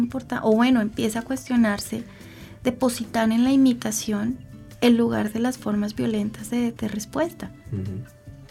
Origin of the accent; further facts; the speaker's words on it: Colombia; Si nosotros como cultura colombiana tenemos constancias